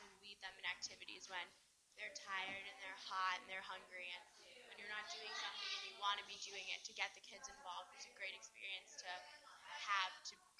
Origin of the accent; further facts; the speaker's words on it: Sharon, Massachusetts, United States; And I'm from Sharon, Massachusetts.